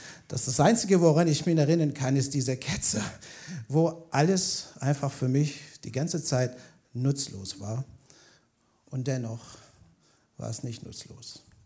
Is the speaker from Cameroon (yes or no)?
no; Canada; German is a second language; für jemanden, der eigentlich als Kanadier sehr Geländewagen erfahren ist.